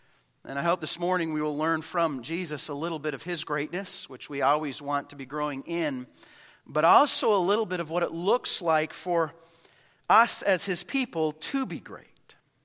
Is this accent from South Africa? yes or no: no; Calgary, Alberta, Canada; Now, I grew up in Calgary, but Calgary and Toronto are radically different.